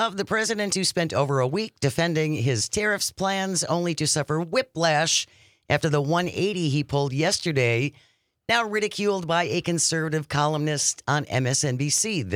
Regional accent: United States; Trust me. I'm an American. I support my president.

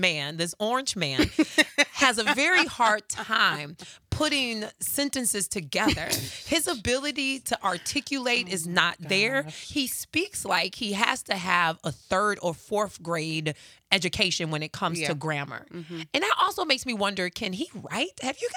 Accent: Chicago, Illinois, United States; For folks who don't know, I grew up in the hood in Chicago.

